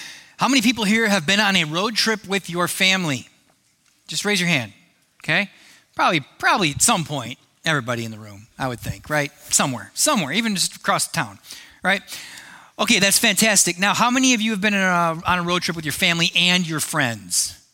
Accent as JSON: {"language": "English", "region": "Wisconsin", "country": "United States", "said": "Wisconsin. Hey, I'm from Wisconsin."}